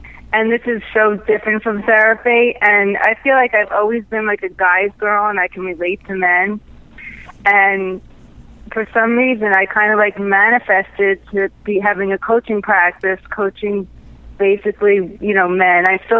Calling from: New York, United States; In New York.

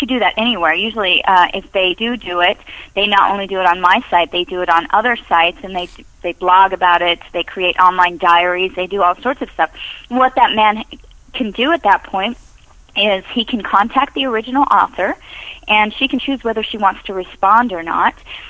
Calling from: Arizona, United States; I am calling from Arizona.

